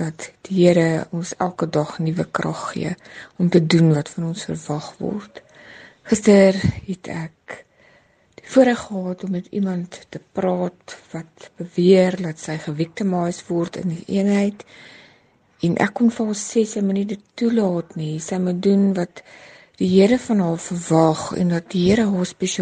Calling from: Rustenburg, North West, South Africa; van Rustenburg. Ek werk as 'n suster in die hospitaal

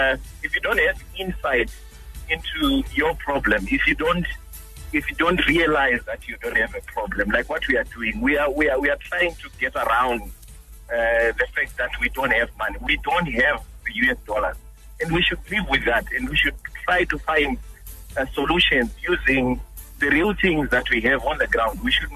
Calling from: Norton, Mashonaland West, Zimbabwe; from Norton.

